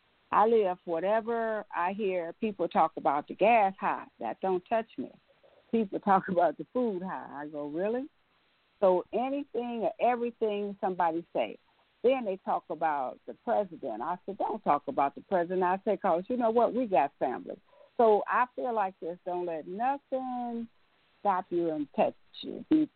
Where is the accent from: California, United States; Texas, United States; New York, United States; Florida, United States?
Texas, United States; I'm from Texas.